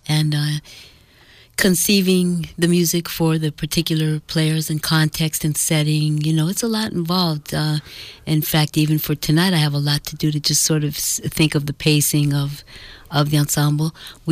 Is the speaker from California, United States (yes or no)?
yes; Oakland, California, United States; I'm from Oakland, and my breeding grounds were, for musically speaking, were around Laney Junior College